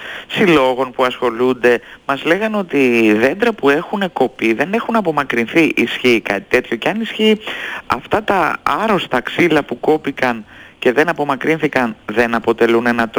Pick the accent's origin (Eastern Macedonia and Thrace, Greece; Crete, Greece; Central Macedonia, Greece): Eastern Macedonia and Thrace, Greece; Alexandroupoli; Μέχρι την πατρίδα μου δηλαδή.